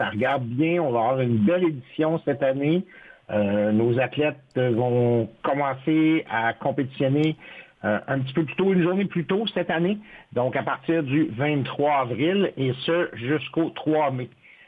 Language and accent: French; Canada; Puis quand les pays viennent chez nous au Canada